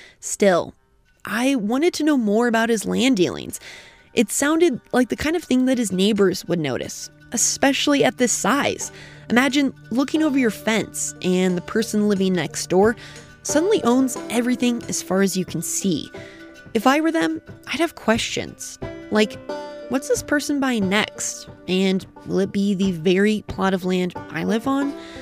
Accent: Casper, Wyoming, United States; I grew up in Casper, population 50 or so thousand, which by Wyoming measure is a city

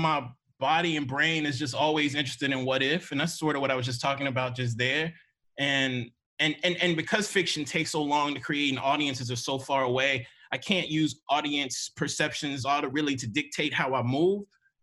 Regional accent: Mississippi, United States; Conversely, because I'm from Mississippi, I'm also wondering what happens if these like, you know, white supremacist regionalists actually stop being white supremacist regionalists

